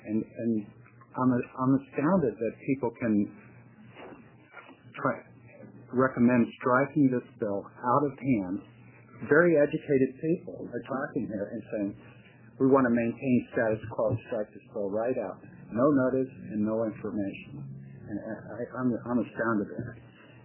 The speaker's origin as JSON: {"language": "English", "town": "Portland", "region": "Oregon", "country": "United States", "said": "I'm from St. John's, Portland, Oregon."}